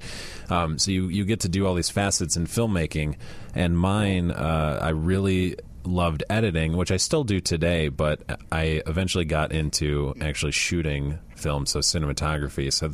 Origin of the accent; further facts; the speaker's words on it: Chicago, Illinois, United States; Portage Park area, yeah. Chicago, Illinois, my entire life.